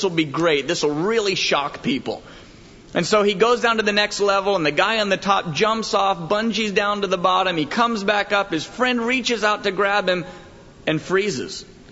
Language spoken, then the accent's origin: English; Florida, United States; now in Colorado Springs, United States; I grew up in South Florida, and I'm a beach hound by nature. And when God said that he wanted me to move to Colorado Springs